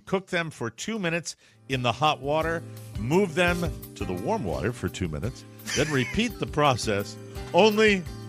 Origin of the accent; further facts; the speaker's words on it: Hartford, Connecticut, United States; I am not from Massachusetts. I am not from Boston. I am from New England, mm-hmm. but I'm from Hartford, Connecticut.